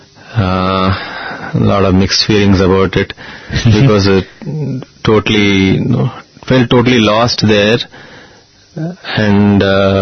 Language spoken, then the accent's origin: English; Chennai, Tamil Nadu, India; English is a second language; I was born and brought up in Chennai. I studied there till my 10th standard in the DAV school. And then I went to Bangalore to do my 11th and 12th in the Valley School, KFI.